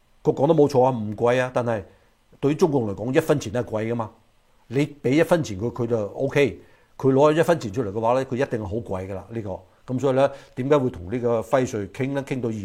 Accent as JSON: {"language": "Cantonese", "country": "China", "said": "出外邊攞我哋中國人納税人嘅錢咧"}